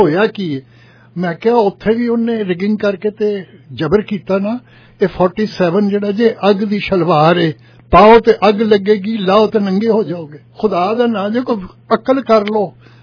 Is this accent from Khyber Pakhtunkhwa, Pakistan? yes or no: no; Lahore, Punjab, Pakistan; جب میں لاہور سے آیا تھا, جب بچپن کی بات کر رہا ہوں